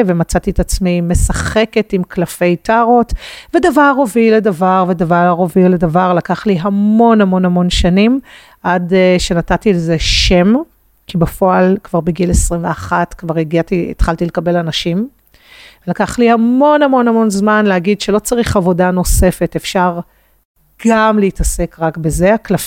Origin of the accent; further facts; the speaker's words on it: Central District, Israel; born there; לא נולדתי במקום המאפשר של זה. נולדתי להורים מאוד קונבנציונליים, במושב מאוד במרכז הארץ.